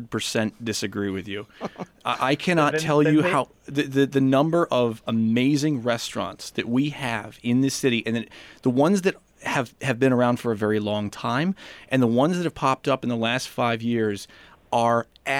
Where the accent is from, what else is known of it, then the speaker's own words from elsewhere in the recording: Chicago, Illinois, United States; born there; now in Rochester, United States; I was born in Chicago, so deep dish pizza.